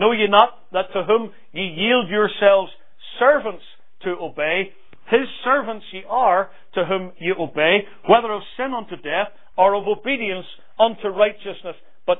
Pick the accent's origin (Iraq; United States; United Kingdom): United Kingdom; I come from the United Kingdom, where they have a queen, they have a monarch